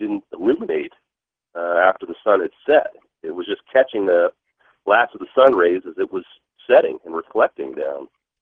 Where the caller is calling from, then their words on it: California, United States; Yeah, I'm calling from Santa Cruz Mountains up here.